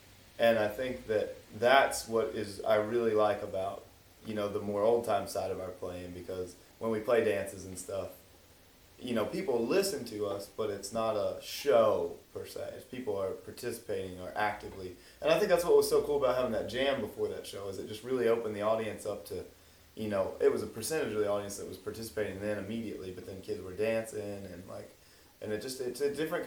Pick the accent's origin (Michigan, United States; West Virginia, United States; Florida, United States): West Virginia, United States; growing up in West Virginia for myself, I didn't get to do any of that scene stuff.